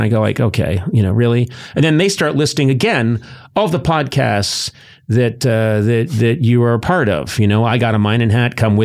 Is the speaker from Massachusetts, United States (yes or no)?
yes; Boston, Massachusetts, United States; This is reminds me, because this reminds me of housing in Los Angeles, because I grew up in the Boston area. And houses are old.